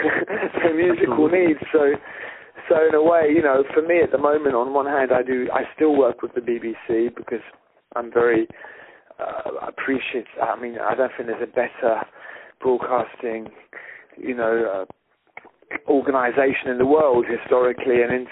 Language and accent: English; France; now in London, United Kingdom; I'm French, living in London. But I call myself a Londoner.